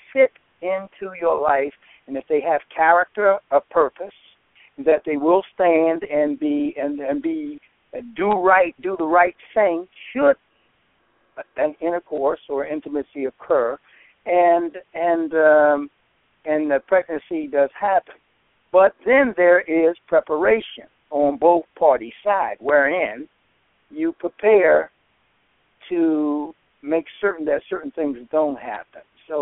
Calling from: Delaware, United States; I'm calling from Delaware.

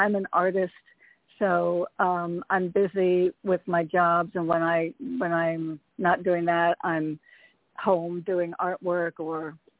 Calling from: Sacramento, California, United States; I'm calling from California.

